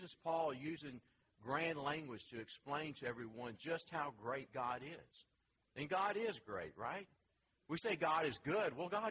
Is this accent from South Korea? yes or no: no; the South, United States; accent: southern; Even my southern accent can't mess that word up too bad.